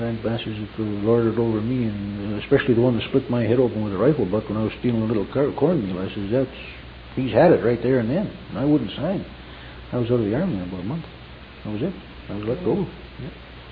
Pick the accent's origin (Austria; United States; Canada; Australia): Canada; my racial origin is English. I mean, I'm a Canadian, but my racial origin is English.